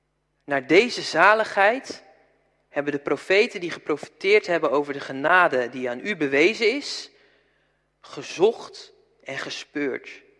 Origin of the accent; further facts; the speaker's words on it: South Holland, Netherlands; Ik kom zelf uit Zuid-Holland, dus ik mag het zeggen.